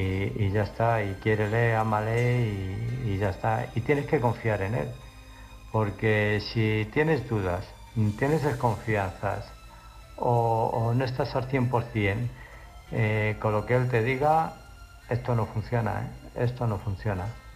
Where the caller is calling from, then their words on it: Illescas, Castilla-La Mancha, Spain; de Illescas